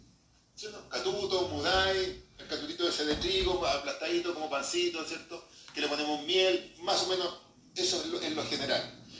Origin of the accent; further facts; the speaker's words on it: Concepción, Biobío, Chile; Pero creo que a mí me hace falta Chillán. Yo soy oriundo de Concepción.